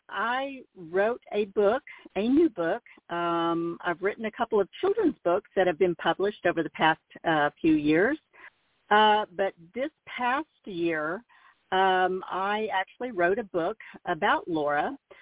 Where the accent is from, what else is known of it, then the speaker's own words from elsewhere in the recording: Mansfield, United States; because I had that connection growing up in Mansfield